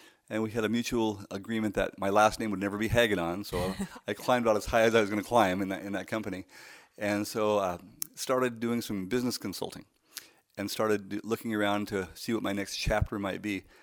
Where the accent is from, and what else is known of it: Forsyth, Montana, United States; born or raised there; also born or lived in Edinburgh, Scotland